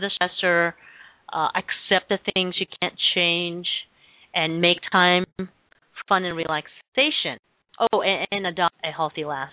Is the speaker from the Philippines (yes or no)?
yes; Philippines; English is a second language; Being Filipino, they're so punny. And if you know, in the Philippines, really there is no F sound in our language. So, you know, punny, funny.